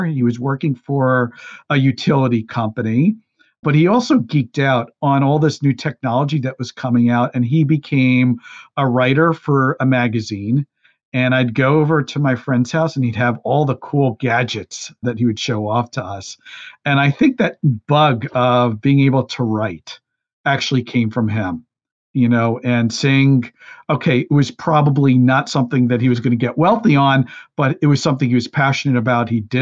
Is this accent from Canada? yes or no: no; Brooklyn, New York, United States; also born or lived in Westchester County, New York; I moved from Brooklyn, New York to Westchester County, New York, which if you don't know the New York area, they might as well be two different countries in terms of lifestyle.